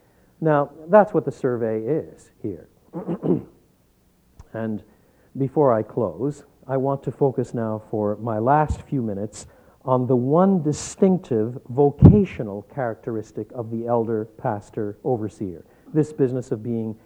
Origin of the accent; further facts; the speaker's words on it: Quebec, Canada; I was brought up in French Canada.